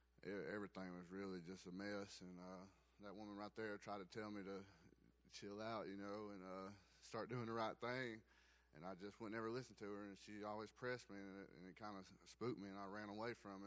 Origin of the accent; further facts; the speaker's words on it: Anniston, Alabama, United States; I am from Anniston, Alabama. I'm 26 years old. I had a good childhood growing up.